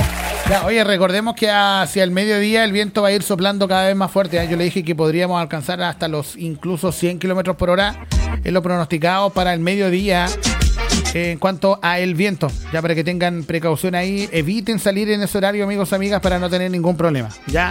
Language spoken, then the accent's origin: Spanish; Chile; porque así somos los chilenos, así somos